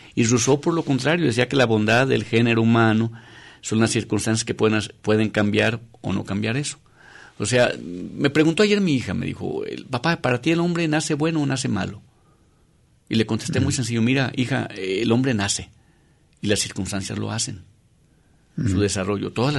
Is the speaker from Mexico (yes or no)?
yes; Mexico; qué tipo de México estamos viendo? Para mí la política en mi país se ha ido deteriorando a tal grado